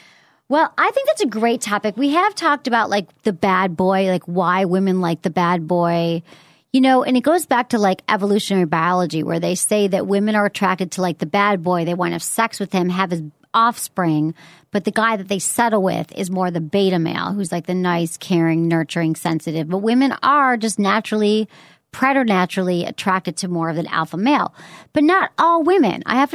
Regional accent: Detroit, Michigan, United States; and you're watching the Pistons or something, because we're from Detroit.

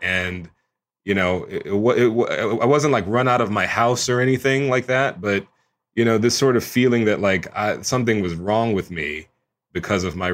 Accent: Houston, Texas, United States; And I grew up in Texas, like I grew up in Houston, Texas.

